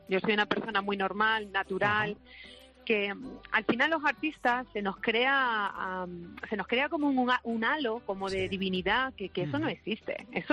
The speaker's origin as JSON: {"language": "Spanish", "town": "Valencia de Alcántara", "region": "Extremadura", "country": "Spain", "tie": "born or raised there", "said": "la grabamos en mi pueblo, en Valencia de Alcántara."}